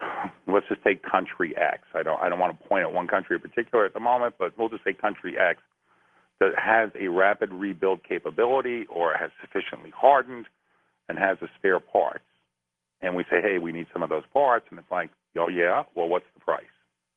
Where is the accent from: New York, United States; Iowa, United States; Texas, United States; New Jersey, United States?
New Jersey, United States; When I was a kid growing up in Jersey